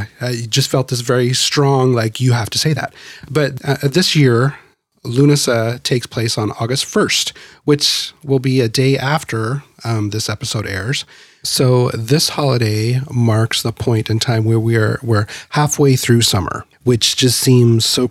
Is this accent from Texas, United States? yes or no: no; Idaho, United States; as I mentioned, I grew up in Idaho in the country, very rural, and I did, like, we raised livestock and they would take them and show them at the county fair.